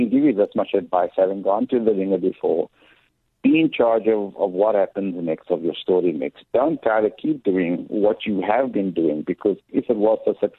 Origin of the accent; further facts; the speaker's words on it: Cape Town, Western Cape, South Africa; I mean, I'm a boy from the Cape Flats. You know, money doesn't flow where I come from.